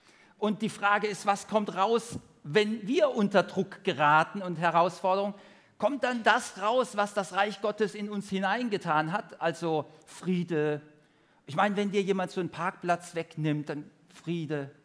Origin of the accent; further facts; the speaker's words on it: Germany; mir als typischer Deutscher geht dann schon durch den Kopf, ist das so richtig?